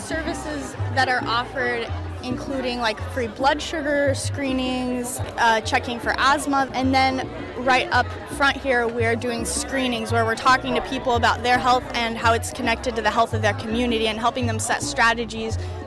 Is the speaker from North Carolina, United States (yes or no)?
no; Burlington, Vermont, United States; I'm from Burlington, Vermont.